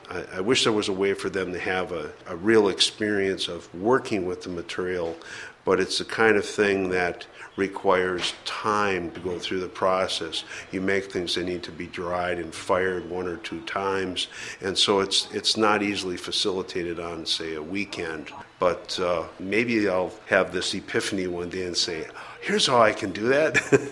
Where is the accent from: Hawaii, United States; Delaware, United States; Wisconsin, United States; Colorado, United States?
Wisconsin, United States; Milwaukee; That's about an hour's drive north of Milwaukee, Wisconsin, which is my hometown.